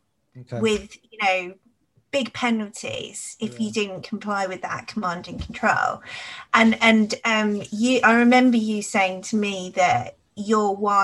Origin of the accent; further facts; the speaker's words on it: Cambridge, East of England, United Kingdom; as soon as I say, oh, you know, I grew up in Cambridge, and people kind of, it's amazing how that kind of has an instant, gives people an instant perception as well.